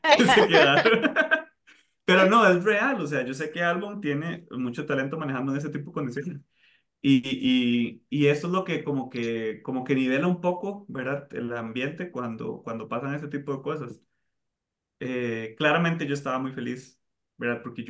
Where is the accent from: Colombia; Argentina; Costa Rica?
Costa Rica; costarricenses